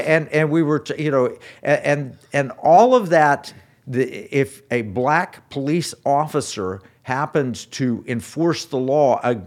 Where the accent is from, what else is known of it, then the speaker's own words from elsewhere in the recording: Tulsa, Oklahoma, United States; I grew up in Tulsa, Oklahoma. My grandparents